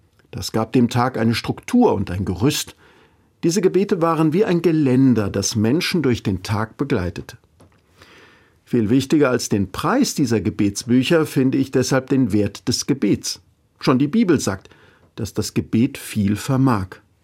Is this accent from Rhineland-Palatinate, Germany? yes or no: yes; Mainz, Rhineland-Palatinate, Germany; Es stammt nicht aus Paris, sondern hier aus meiner Heimatstadt Mainz.